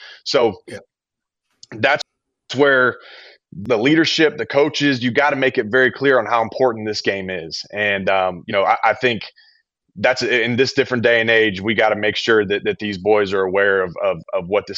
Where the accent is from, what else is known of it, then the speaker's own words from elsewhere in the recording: Texas, United States; And, you know, I'm from Texas. So I grew up watching SEC and Big 12 more than anything else.